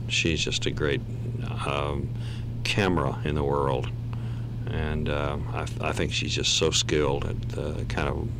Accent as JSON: {"language": "English", "region": "Texas", "country": "United States", "moved": "as an adult", "lives_now": "Arkansas, United States", "said": "Well, coming to Arkansas, I'm a Texan, you know, and coming to Arkansas 30 years ago has just been so great"}